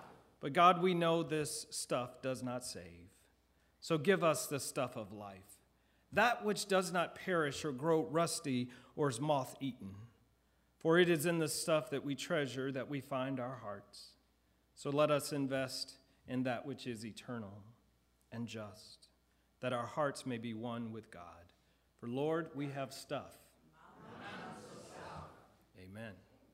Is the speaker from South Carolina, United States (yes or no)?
no; Alabama, United States; But what you need to know is that I grew up in Alabama.